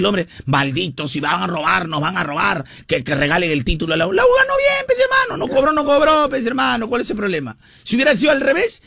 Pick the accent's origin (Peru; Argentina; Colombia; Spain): Peru; soy peruano en mi vida